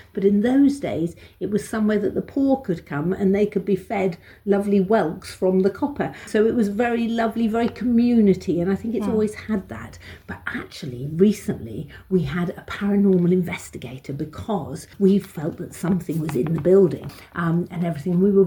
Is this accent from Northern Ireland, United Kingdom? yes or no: no; East of England, United Kingdom; When I was a little girl and growing up in Norfolk, at about the age of 12